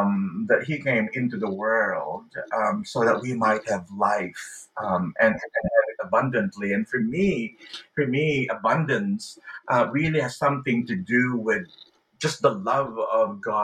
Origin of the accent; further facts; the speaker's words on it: Philippines; now in United States; And that is really quite different from the way I felt growing up in the Philippines, or the way I felt when I was attending church in California